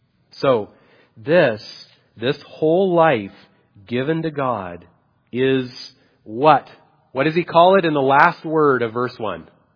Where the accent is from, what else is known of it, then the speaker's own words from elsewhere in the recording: Salt Lake City, Utah, United States; I grew up in Salt Lake City. I love Utah. It's great.